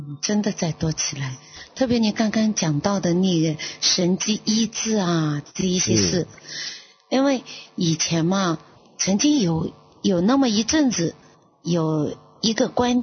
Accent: China; born or raised there

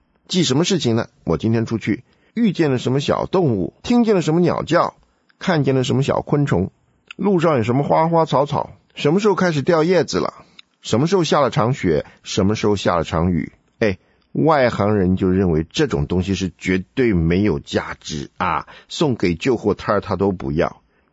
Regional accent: China

